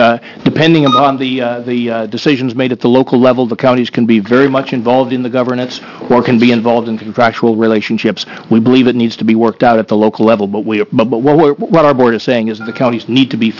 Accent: Portland, Oregon, United States; For the record … from Portland.

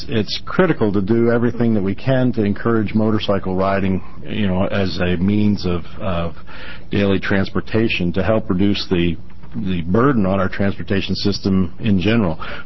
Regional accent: Junction City, Oregon, United States; For the record … from Junction City, Oregon.

